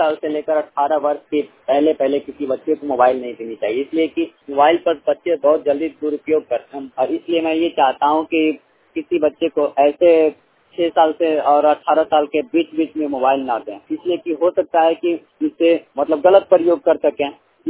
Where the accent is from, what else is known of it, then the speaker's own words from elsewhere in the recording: Bihar, India; मैं ग्राम रकबा प्रखंड फुलवैया पोस्टल गढ़वा डिस्ट्रिक्ट गोपालगंज बिहार का निवासी हूँ।